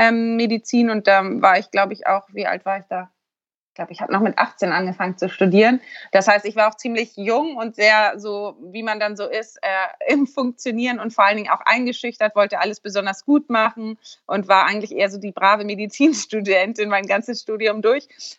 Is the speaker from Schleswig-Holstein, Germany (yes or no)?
yes; Eutin, Schleswig-Holstein, Germany; ich bin 34 Jahre alt, ich komme aus Eutin, das ist zwischen Lübeck und Kiel, ganz im Norden.